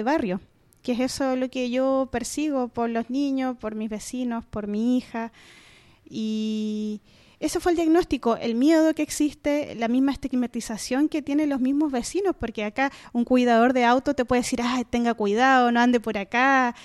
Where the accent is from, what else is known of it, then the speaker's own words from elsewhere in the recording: Valparaíso, Chile; yo me vine desde Playa Ancha, porque en Playa Ancha ahí vivían mis padres. Llega un momento de la vida que uno tiene que tomar su rumbo, y en ese momento yo me vine a este sector, que es un sector bien amigable para vivir.